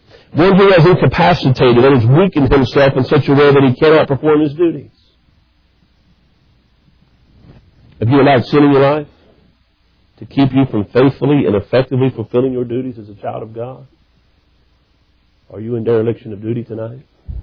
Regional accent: Cincinnati, Ohio, United States; Now, I'm from the city. I grew up in Cincinnati for 31 years and didn't know a whole lot.

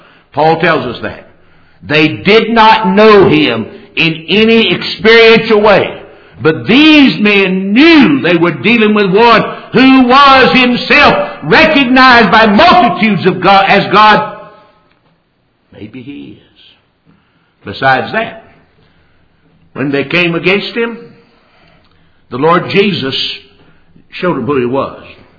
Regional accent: the South, United States; I grew up in the South during the civil rights.

